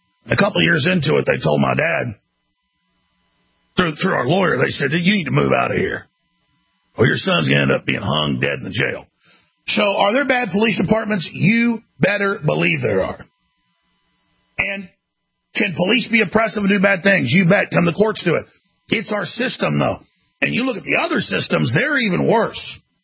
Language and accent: English; Dallas, Texas, United States; Growing up in Dallas, I was not a big drug user, and I knew that police were dealing the drugs in Rockwall County where I live.